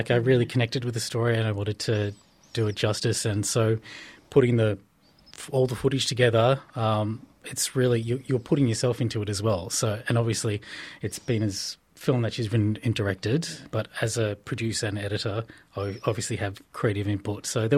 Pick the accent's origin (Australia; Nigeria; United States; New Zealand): Australia; Campbelltown, New South Wales; We're still in the Campbelltown area. I grew up in Campbelltown and grew up in the Burwood Croydon area.